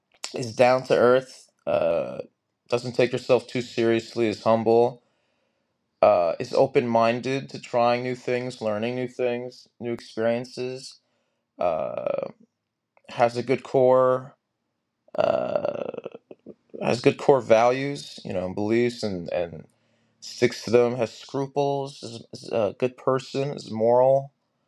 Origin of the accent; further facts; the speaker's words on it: United States; I'm 23. I'm American.